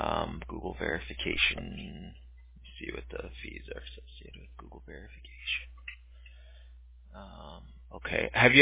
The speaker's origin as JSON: {"language": "English", "region": "California", "country": "United States", "said": "Orange County, but I go out there twice a year."}